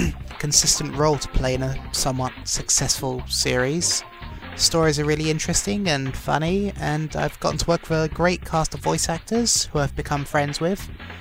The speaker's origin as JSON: {"language": "English", "region": "London", "country": "United Kingdom", "said": "I'm from London in the UK, which is a big enough place where it's unlikely I'll get stalked by revealing that."}